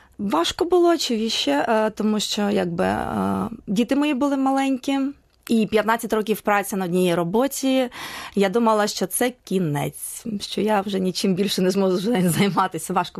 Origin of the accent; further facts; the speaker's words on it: Makiivka, Donetsk Oblast, Ukraine; born there; Сама я народилася в місті Макіївка Донецької області.